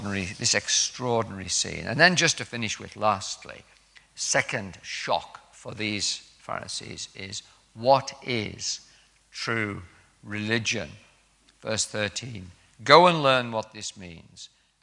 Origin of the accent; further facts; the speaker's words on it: Keswick, North West England, United Kingdom; playing snooker in a billiard hall in Keswick, in my hometown in the Lake District